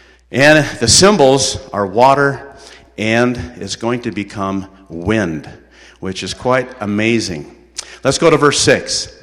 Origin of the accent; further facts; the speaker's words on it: Grand Forks, North Dakota, United States; See, I grew up in Grand Forks, North Dakota. I know something about wind. It is windy there every day.